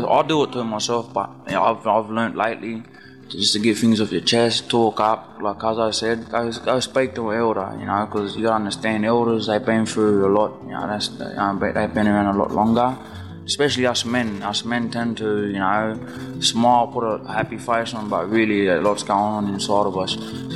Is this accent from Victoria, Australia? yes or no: no; Moree, New South Wales, Australia; I'm a Gamilaroi man. I'm from Moree Way.